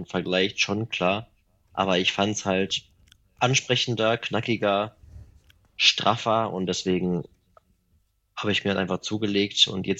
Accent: Remscheid, North Rhine-Westphalia, Germany; moved away as an adult; now in Witten, Germany; bin 32 Jahre alt, bin aus dem Bergischen Land, aus Remscheid nach Witten gezogen. Vor 6 Jahren hat es mich hier hingezogen, schön zentral gelegen im Ruhrgebiet quasi.

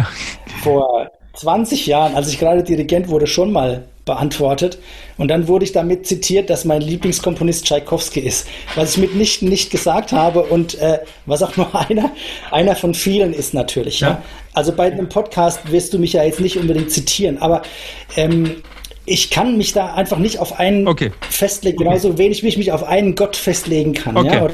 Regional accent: Nuremberg, Bavaria, Germany; Und als Nürnberger, da denke ich mir doch schon eher so ein, ja, eher reservierte Haltung.

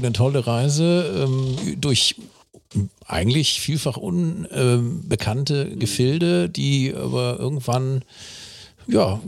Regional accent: Germany; Als Deutscher wird man eigentlich Isländisch nicht akzentfrei sprechen können.

